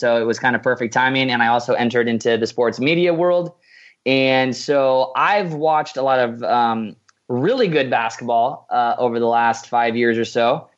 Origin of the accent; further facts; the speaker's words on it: California, United States; Well, I grew up in the Bay Area.